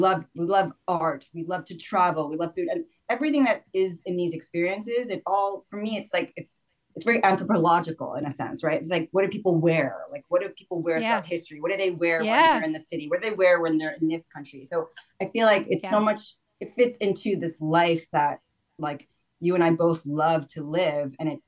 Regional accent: New York, United States; living in LA for a year as a New Yorker or a city person that's very global, it was like I felt like I needed to eject myself and go back to reality. So yeah, it was the perfect time. So yeah, so then I moved back to New York

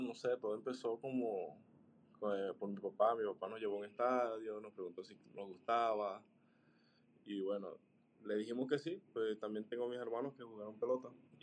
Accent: Venezuela; agradecido como venezolano por todos los buenos momentos que nos dio

